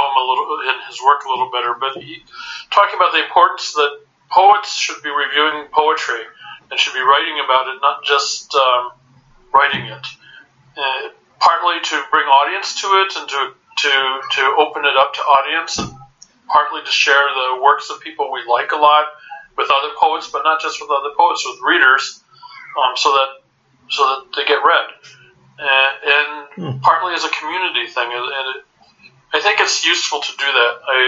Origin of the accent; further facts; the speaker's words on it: Midwest, United States; now in Israel; I grew up in the Midwest, so I'm used to more laid back, I guess.